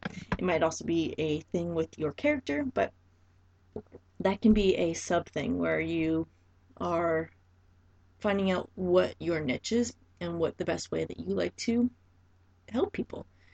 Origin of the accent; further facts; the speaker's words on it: Maine, United States; So when I was a baby trainer, I came from Maine, which again, no one had a trainer, like I said before. Money was always a thing for us growing up.